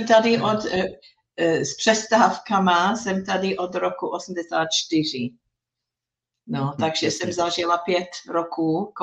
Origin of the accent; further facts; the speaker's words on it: England, United Kingdom; Czech is a second language; now in Czech Republic; No, úředně jsem Angličanka jenom, jo, a tak napůl adoptovaná Moravanka, bych řekla.